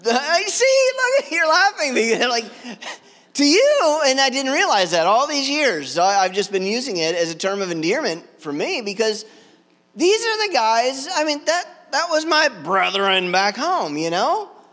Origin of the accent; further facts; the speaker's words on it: North Carolina, United States; now in Ohio, United States; As you guys know, I'm a Southerner, born and raised in North Carolina.